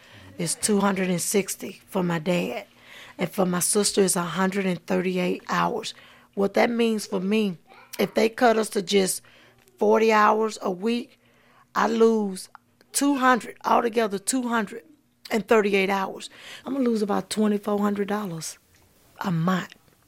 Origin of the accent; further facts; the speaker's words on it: Arkansas, United States; I know where I come from Arkansas, and we didn't have a lot.